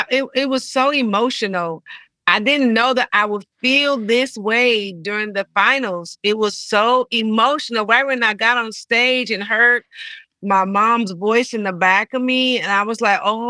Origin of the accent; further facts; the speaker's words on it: West Coast, United States; I show up there and I'm from the West Coast and most of the acts on there are from the East Coast.